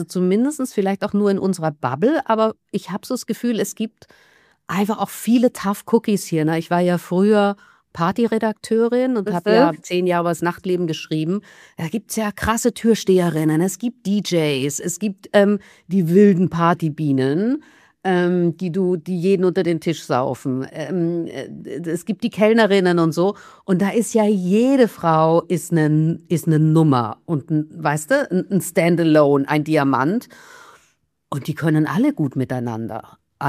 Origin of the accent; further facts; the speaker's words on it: Vienna, Austria; Ich komme ja aus Wien.